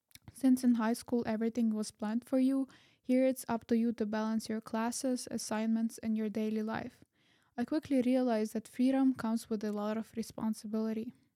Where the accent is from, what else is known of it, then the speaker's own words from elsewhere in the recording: Ukraine; Since I'm also from Ukraine and I graduated high school the year the war started